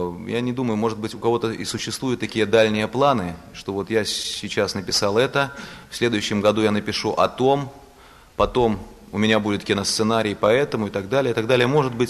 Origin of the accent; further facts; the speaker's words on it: Orsha, Vitebsk Region, Belarus; Кстати, я под Оршей родился, я из Дубровинского района.